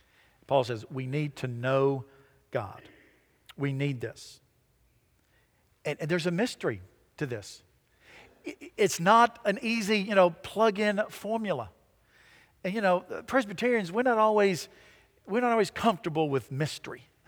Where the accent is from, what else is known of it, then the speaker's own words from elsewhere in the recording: the South, United States; born there; I was born in the South, so I must be a Christian.